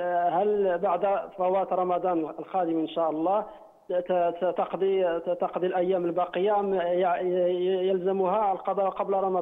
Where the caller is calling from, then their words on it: Morocco; عندنا في المغرب في بعض المساجد القراء بعد صلاة المغرب